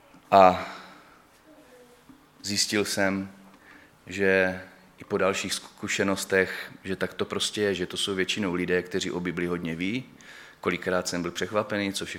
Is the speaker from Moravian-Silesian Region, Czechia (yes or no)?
yes; Ostrava, Moravian-Silesian Region, Czechia; Tak jsem mu říkal, že jsem z Ostravy, ale že teďkom částečně pracuji v Praze.